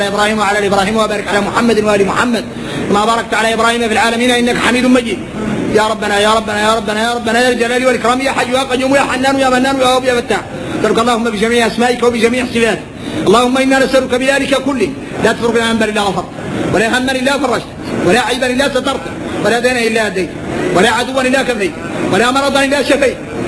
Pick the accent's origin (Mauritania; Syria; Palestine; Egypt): Mauritania; هذه هي حقيقتنا احنا موريتاني